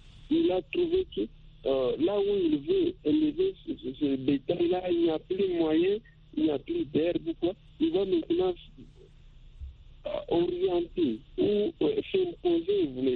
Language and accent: French; DR Congo; ici chez nous, en République démocratique du Congo